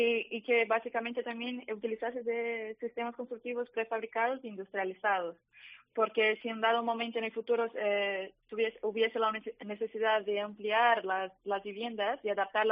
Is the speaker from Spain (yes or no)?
no; Brazil; Spanish is a second language; Soy brasileña, ¿no?